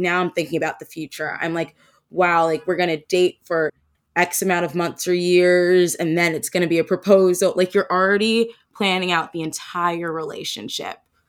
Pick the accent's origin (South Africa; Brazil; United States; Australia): United States; New Jersey; Granted, I'm from South Jersey. It's not like I'm down south in Alabama or something